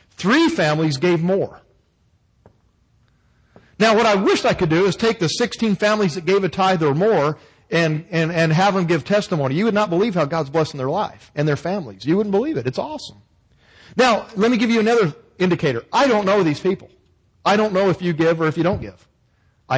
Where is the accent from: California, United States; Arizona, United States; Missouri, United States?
Arizona, United States; Gilbert; Now, I grew up in Gilbert